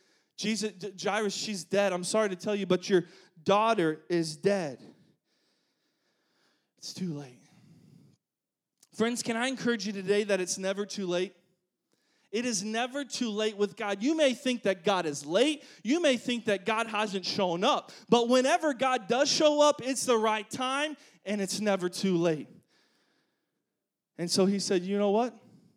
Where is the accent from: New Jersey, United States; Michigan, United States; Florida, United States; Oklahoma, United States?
Oklahoma, United States; This is perfect because we're both from Oklahoma, so we don't know what, like, clear water is. We just know dirt and lakes and things like that.